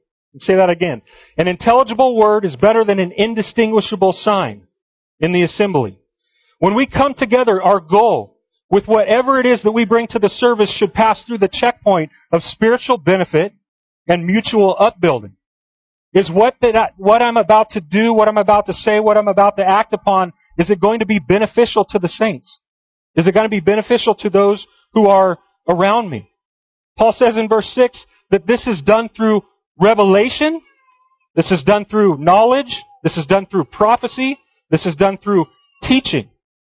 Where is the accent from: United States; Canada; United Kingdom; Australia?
United States; Los Angeles, California; I grew up in Los Angeles. It's very culturally diverse down there.